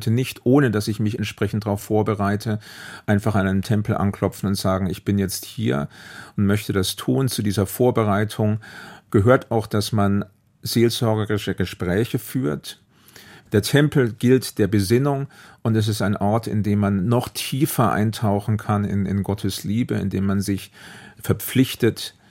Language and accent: German; Erlangen, Bavaria, Germany; Das ist richtig, obwohl ich nicht aus der Gegend stamme. Ich bin in Franken, in Erlangen geboren und aufgewachsen